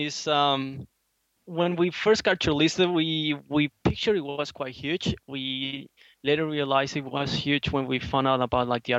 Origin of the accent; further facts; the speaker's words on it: Colombia; now in Melbourne, Australia; I'm an architect from Colombia.